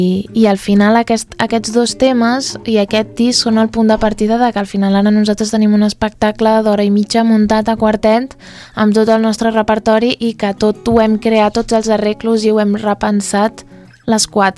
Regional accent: Lisbon, Portugal; Catalan is a second language; jo sóc portuguesa, però portuguesa de Lisboa.

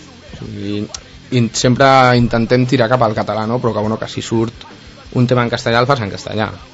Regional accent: Catalonia, Spain; som catalans, hem nascut a Catalunya, ens sentim catalans, volem independència, però no podem oblidar que els nostres pares no ho eren

